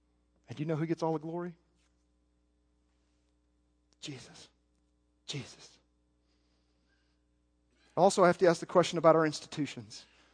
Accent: Little Rock, Arkansas, United States; born there; as a child of the South, folks, I was born in Little Rock, Arkansas.

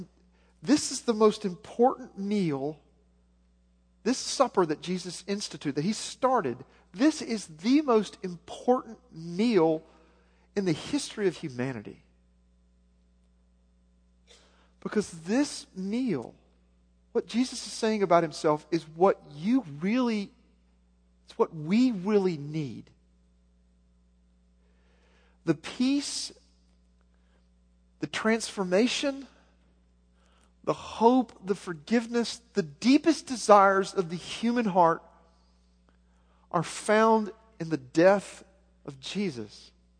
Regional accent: Arkansas, United States; Growing up in Arkansas, that's something people used to say before a big storm would come.

